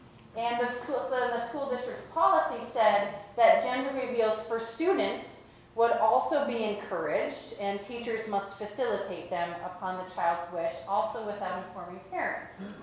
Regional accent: Wisconsin, United States; I grew up in Wisconsin

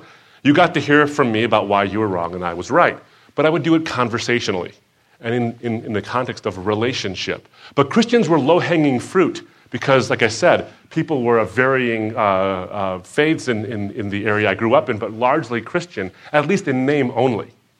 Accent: Detroit, Michigan, United States; Now, when I grew up in the Detroit area, in the suburb I grew up in, it was largely homogenous, very, very white.

